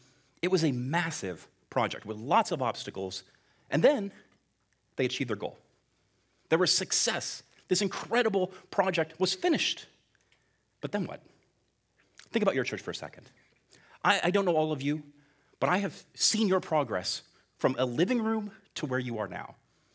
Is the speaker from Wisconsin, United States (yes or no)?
no; Ocala, Florida, United States; Over the years, I grew up in Ocala